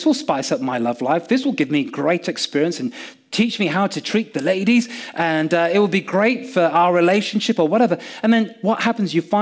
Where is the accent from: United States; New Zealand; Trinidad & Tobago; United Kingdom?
United Kingdom; Yorkshire and the Humber; Our family, that side, we're all from Yorkshire.